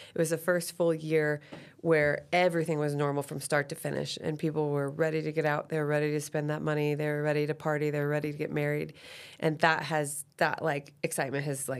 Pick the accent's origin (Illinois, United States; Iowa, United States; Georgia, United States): Iowa, United States; now in Boulder, United States; I'm from Iowa.